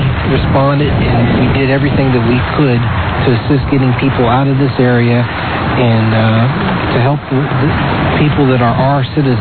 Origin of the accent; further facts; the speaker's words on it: Johnstown, Pennsylvania, United States; whenever I was growing up in Johnstown, Pennsylvania, Johnstown flood